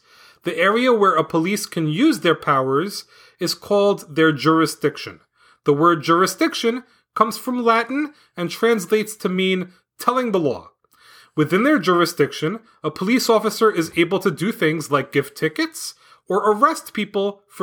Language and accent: English; Berlin, Germany; also born or lived in Los Angeles, United States; and I am from Berlin, Germany, but I was actually born in Los Angeles.